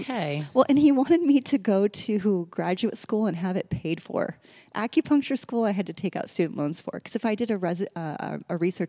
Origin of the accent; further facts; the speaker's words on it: Midwest, United States; I grew up in the Midwest, was given antibiotics so often because that's just the thing that was done